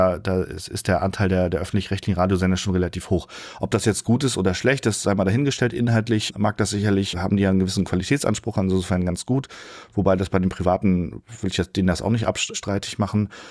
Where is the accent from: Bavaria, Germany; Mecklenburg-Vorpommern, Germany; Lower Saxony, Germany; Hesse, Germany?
Mecklenburg-Vorpommern, Germany; Rostock; Ich komme aus Rostock